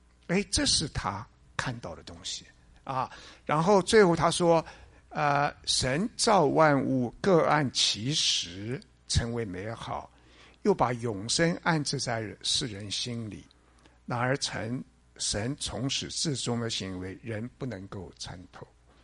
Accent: China; 连我们中国人，以前要杀那个罪犯的时候是什么时候杀

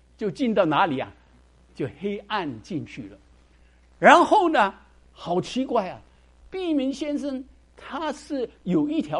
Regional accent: Hong Kong; 我是从香港来的，所以香港时常去啊。

